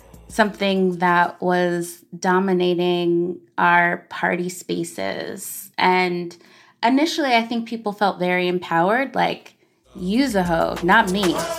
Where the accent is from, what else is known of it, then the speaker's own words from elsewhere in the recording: Arkansas, United States; one that felt familiar, you know, as a Black girl growing up in Arkansas.